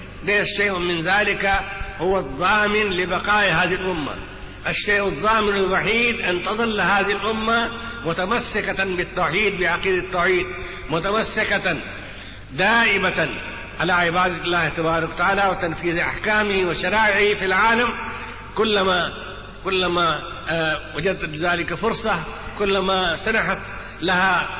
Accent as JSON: {"language": "Arabic", "country": "India", "tie": "born or raised there", "second_language": "Arabic", "said": "وهذه اللغة التي تعلمناها منكم أنا نشأت في الهند"}